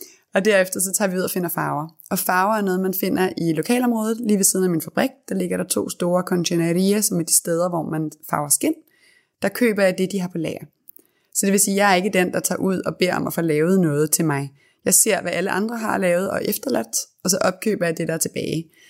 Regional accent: Copenhagen, Capital Region of Denmark, Denmark; also born or lived in Herning; Jeg er fra Christianshavn. Ikke bare identificerer mig ikke som københavner, men som Christianshavner. Det er the hardcore middle af byen.

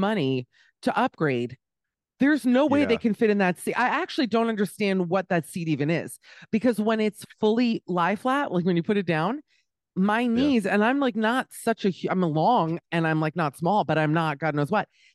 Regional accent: United States; So let me also add, I'm still American. I don't care what they say. I'm an American.

